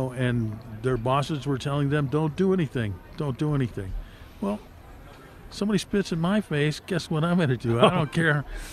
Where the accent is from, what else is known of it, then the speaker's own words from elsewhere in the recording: Compton, California, United States; Like, I grew up in Compton.